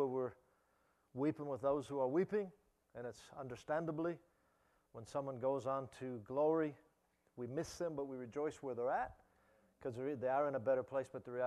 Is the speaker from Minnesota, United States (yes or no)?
yes; Albert Lea, Minnesota, United States; accent: American; now in Australia; I am from Albert Lea, Minnesota. You can probably tell by my accent.